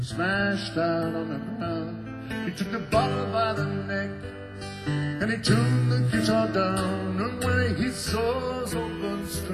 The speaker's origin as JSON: {"language": "English", "town": "Croydon", "region": "London", "country": "United Kingdom", "said": "He come from Mississippi, I come from Croydon."}